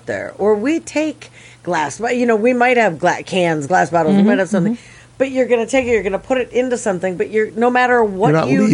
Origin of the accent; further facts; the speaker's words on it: Minnesota, United States; Because I'm passive aggressive. I'm from Minnesota. You're supposed to be like that.